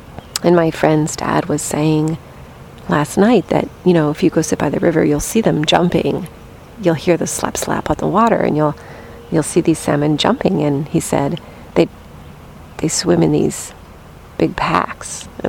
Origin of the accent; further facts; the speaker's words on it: Ohio, United States; Kind of to me feels like where I grew up in Ohio, you know, kind of just small, dusty towns.